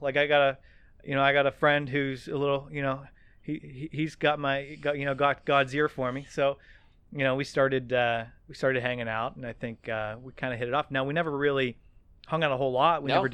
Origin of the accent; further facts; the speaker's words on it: Bellevue, Pennsylvania, United States; Now you can get there in under 2 hours. Small little town called Bellevue, just outside the city. And I grew up in a Catholic family.